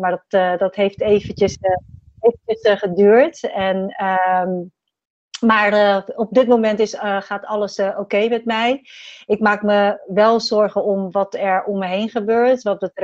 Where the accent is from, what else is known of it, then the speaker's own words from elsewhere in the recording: Rotterdam, South Holland, Netherlands; also born or lived in Suriname; Nou, ik ben geboren in 1972 in Suriname. En toen ik een jaar of 7 was, ben ik verhuisd naar Nederland. En ik ben dus opgegroeid in Rotterdam.